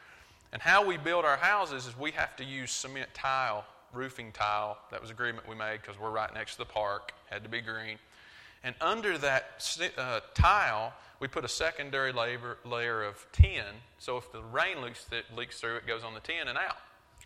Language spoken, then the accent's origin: English; Robbinsville, North Carolina, United States; I'm from Robbinsville, I'm from Western North Carolina